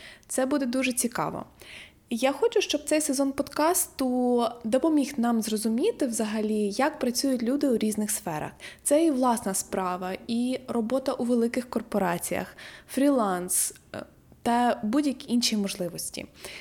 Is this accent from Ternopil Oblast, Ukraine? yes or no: yes; Chortkiv, Ternopil Oblast, Ukraine; мій давній знайомий із Чорткова, з мого рідного міста